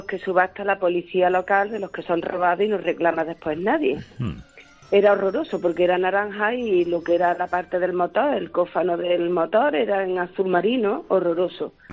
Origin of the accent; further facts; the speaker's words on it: Córdoba, Andalusia, Spain; also born or lived in Seville; Yo soy de Córdoba, pero me marché a Sevilla a terminar mi carrera, mi estudio.